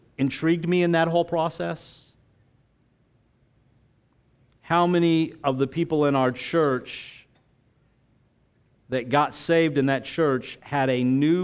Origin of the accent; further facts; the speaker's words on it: United States; I mean, they knew that I was from the United States